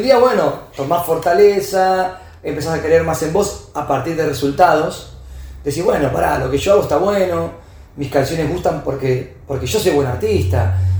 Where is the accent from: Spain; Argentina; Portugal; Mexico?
Argentina; Rafael Calzada, Buenos Aires Province; born there; Bueno, Rafael Calzada, donde yo nací, ¿no?